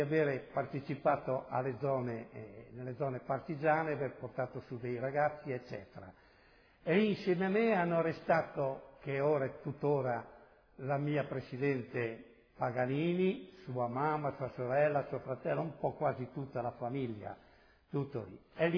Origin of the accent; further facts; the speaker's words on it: Valeriano, Liguria, Italy; 3/4/1921 a Valeriano di La Spezia. Ero un ex militare di Marina. L'8 settembre, sbandato, mi sono ritirato al mio paese a casa.